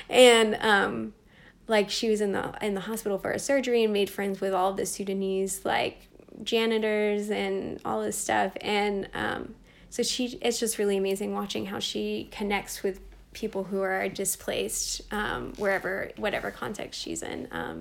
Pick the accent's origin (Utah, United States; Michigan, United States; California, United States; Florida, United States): Florida, United States; she was living in my hometown, my small, very white hometown in Florida.